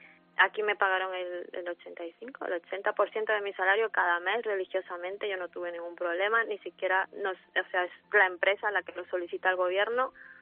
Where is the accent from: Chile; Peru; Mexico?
Peru; moved away; also born or lived in Spain / London; Soy peruana, somos todos peruanos, pero ya, como diría, he vivido más en España que en Perú, la verdad. Como 25 años en España y 10 en Londres.